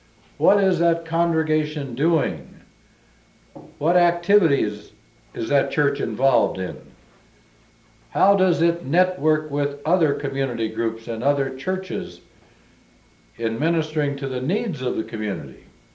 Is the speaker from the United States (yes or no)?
yes; Springfield, Ohio, United States; I didn't realize in my hometown, Springfield, Ohio, that there was any kind of division within the Roman Catholic community.